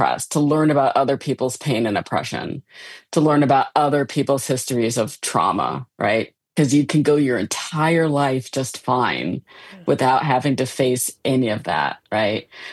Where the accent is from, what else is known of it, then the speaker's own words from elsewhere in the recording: Midwest, United States; I mean, I come from the Midwest, which has its own weird kind of passive aggressive politeness kind of thing in and of itself.